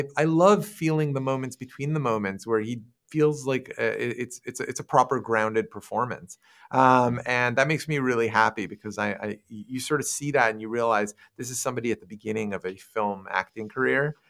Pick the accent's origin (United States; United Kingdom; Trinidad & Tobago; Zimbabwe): United Kingdom; London; it's my hometown. I was born in London. I live here. This is where I make my home.